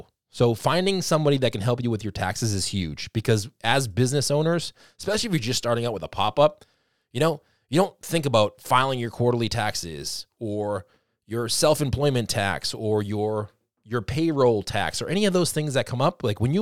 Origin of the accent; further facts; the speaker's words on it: Boston, Massachusetts, United States; I know I talk a little fast. I'm from Boston, so you know, you got to talk a little fast on this podcast here.